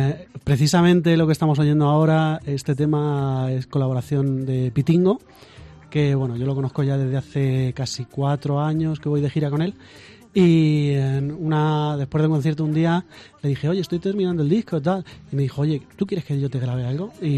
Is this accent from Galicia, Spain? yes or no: no; Albacete, Castilla-La Mancha, Spain; Yo vengo a mi tierra a disfrutar y a pasármelo bien. Y de hecho, cuando grabamos, lo que tú decías, grabamos el mismo concierto en Madrid y en Albacete. Y en Albacete la energía fue completamente distinta, porque para mí estoy en mi casa